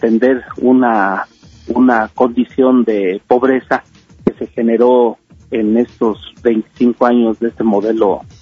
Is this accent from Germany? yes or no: no; Mexico; como mexicanos, pues somos la cultura que ha estado aquí en el continente americano